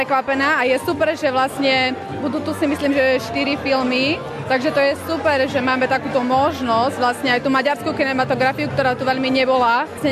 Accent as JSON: {"language": "Slovak", "region": "eastern Slovakia", "country": "Slovakia", "said": "Ja som tiež z východného Slovenska"}